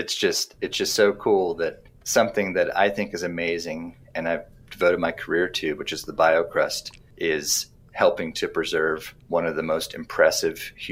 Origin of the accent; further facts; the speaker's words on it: Arizona, United States; They're very common in my home state of Arizona.